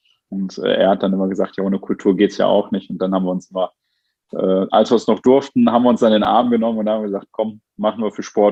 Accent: Homberg, North Rhine-Westphalia, Germany; born there; ich bin gebürtiger Homberger. Ja. Das ist nach Duisburg eingemeindet worden.

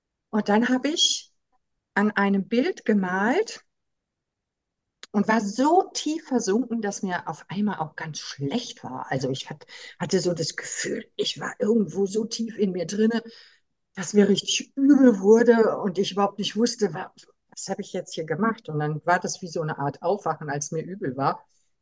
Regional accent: Cologne, North Rhine-Westphalia, Germany; born there; ich bin ja in Köln geboren

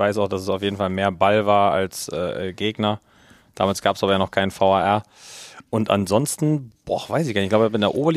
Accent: Hesse, Germany; als Hesse-Bub

